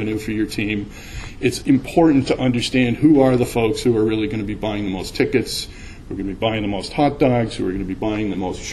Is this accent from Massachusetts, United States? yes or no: yes; Boston, Massachusetts, United States; I'm from Boston, so I picked the Red Sox as this case.